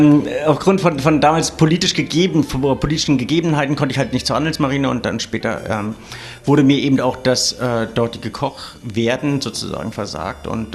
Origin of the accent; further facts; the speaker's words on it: Binz, Mecklenburg-Vorpommern, Germany; dass ich meine Jugend am Strand verbringen musste, also auf dieser wunderschönen Insel aufgewachsen bin, in Binz aufgewachsen bin